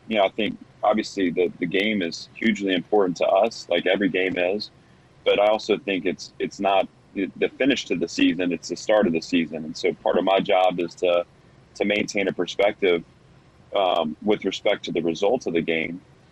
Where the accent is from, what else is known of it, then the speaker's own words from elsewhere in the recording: Tennessee, United States; I'm coaching at my alma mater in my hometown. You know, Paul, my goal is to be at Vanderbilt for a long time.